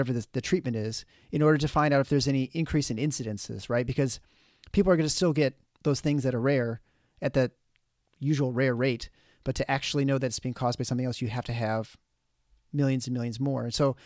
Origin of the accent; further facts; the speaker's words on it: Canada; Yeah, I'm impressed as a Canadian that you got the Fahrenheit there too.